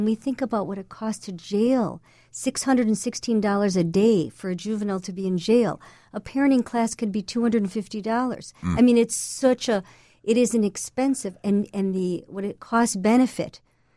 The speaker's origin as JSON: {"language": "English", "town": "Winnetka", "region": "Illinois", "country": "United States", "tie": "born or raised there", "said": "And I grew up in Winnetka, so I can speak to that experience a little bit"}